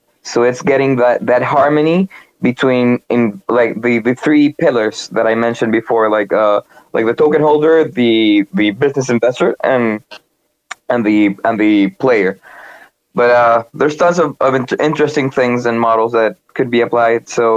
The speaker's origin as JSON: {"language": "English", "country": "Colombia", "said": "I also come from a country that's been struggling. I'm from Colombia."}